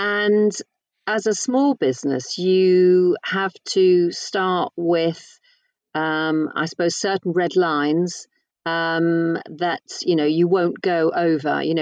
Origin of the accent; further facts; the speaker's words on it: Birkenhead, North West England, United Kingdom; You know, my hometown is Birkenhead, and my mum is still up there, my sister's still up there.